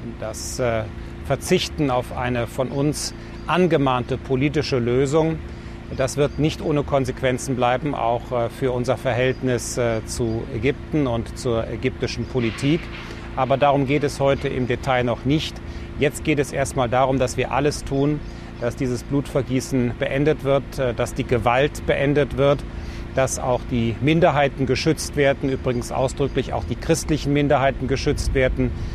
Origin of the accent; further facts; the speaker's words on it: Germany; Denn wir haben ja als Europäer, wir haben ja als Deutsche ein großes Interesse daran, dass unsere Nachbarschaft nicht völlig instabil wird